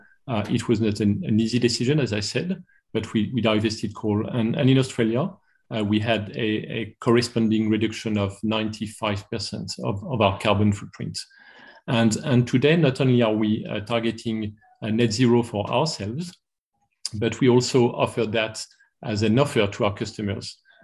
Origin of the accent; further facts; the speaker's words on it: France; English is a second language; which is very close to my heart, as my accent tells. I'm French originally